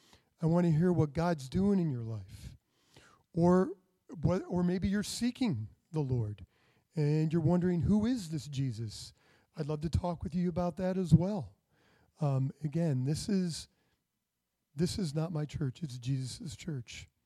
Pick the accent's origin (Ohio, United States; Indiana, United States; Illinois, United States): Ohio, United States; I'm here from Ohio.